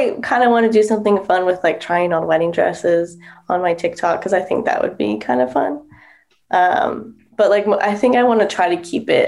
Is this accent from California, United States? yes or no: yes; California, United States; All of our family's from California. So we were born and raised in California.